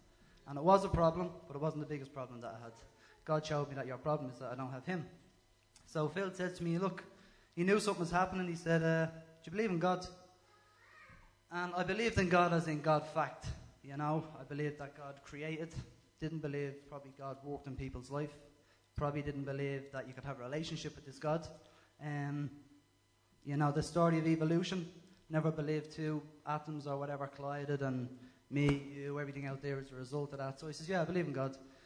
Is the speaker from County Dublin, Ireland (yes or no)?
yes; Tallaght, County Dublin, Ireland; I'm from Tallaght. I'm 36.